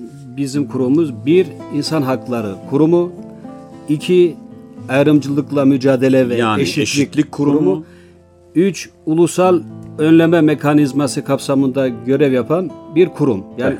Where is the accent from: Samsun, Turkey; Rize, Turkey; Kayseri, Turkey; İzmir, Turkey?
Rize, Turkey; now in Ankara, Turkey; Ankara'da bulan serbest meslek mensubu bir avukat kardeşiniz. Aslen Rizeliyim.